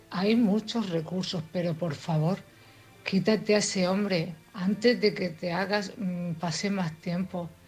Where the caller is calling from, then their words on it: Cartagena, Region of Murcia, Spain; de Cartagena. Mamá de Almudena.